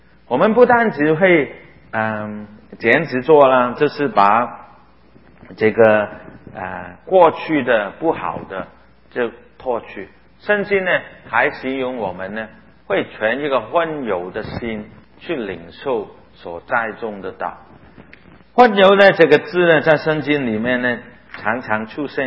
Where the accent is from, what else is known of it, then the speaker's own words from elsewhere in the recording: Guangdong, China; 但是为什么我就是我们广东人会坚持行？